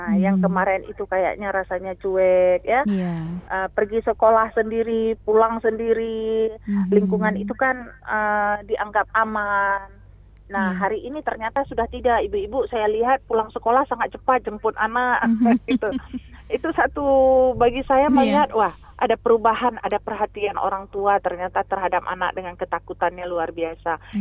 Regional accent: Aceh, Indonesia; ternyata orang Indonesia, terutama kita orang Aceh, rasa kepeduliannya masih besar.

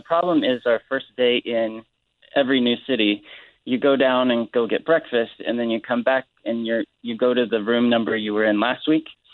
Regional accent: Indiana, United States; now in New York, United States; Yeah, I'm from Indiana originally. My family is there. My life is in New York.

